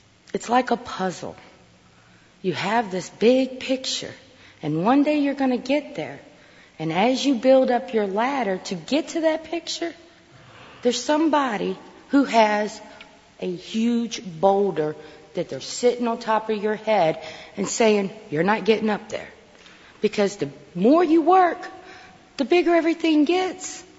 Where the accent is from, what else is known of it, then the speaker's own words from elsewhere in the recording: Louisa, Virginia, United States; also born or lived in New Orleans; I come from Louisa, Virginia. I had went to New Orleans for a while and had four sons. I came home.